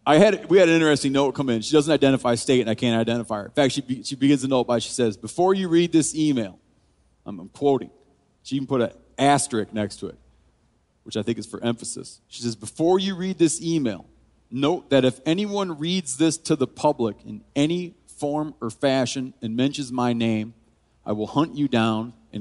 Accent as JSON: {"language": "English", "town": "Twin Lake", "region": "Michigan", "country": "United States", "tie": "born or raised there", "said": "I grew up in Twin Lake, Michigan, and down the road from us, you had to take, I'm trying to think what road, down Duff Road, Duff turned dirt, and you go down the dirt, and there's Twin Lake Gun Club."}